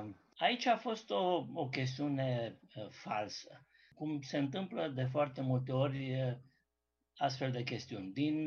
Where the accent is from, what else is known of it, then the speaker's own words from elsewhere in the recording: Timișoara, Timiș County, Romania; mă bucur ca timișorean și ca om de turism